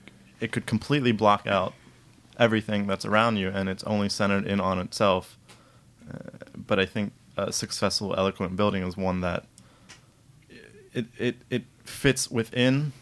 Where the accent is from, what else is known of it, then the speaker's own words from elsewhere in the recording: Ohio, United States; I'm originally from Ohio.